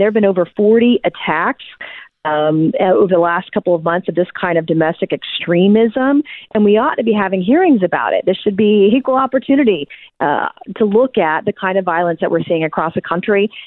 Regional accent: South Carolina, United States; We're seeing shootings increase in my home state of South Carolina.

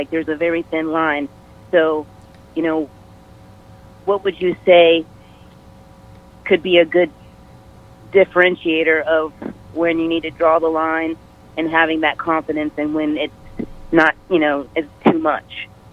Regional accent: Morrisville, North Carolina, United States; I am from Morrisville.

